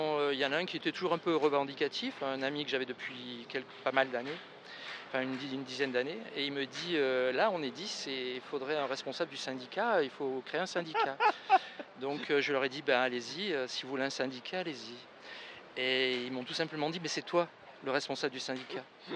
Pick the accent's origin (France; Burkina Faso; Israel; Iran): France; L'Argentière-la-Bessée, Provence-Alpes-Côte d'Azur; moi, je suis issu d'un petit village des Hautes-Alpes qui s'appelle l'Argentière-l'ABC, en dessous de Briançon.